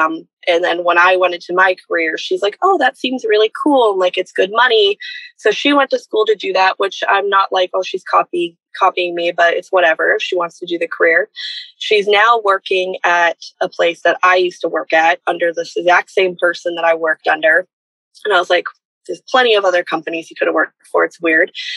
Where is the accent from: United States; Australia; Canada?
Canada; Ontario; I'm 25. I'm from Ontario, Canada.